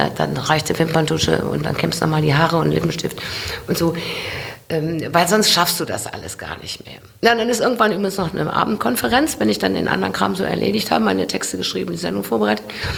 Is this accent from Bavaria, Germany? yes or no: no; Mönchengladbach, North Rhine-Westphalia, Germany; ich komme aus Mönchengladbach und bin Gladbach-Fan.